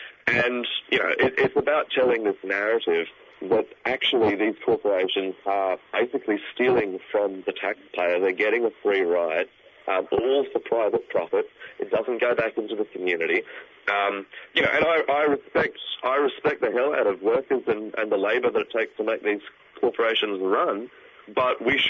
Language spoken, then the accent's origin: English; Newcastle, New South Wales, Australia; which is Newcastle Coal Port, my hometown, for 32 hours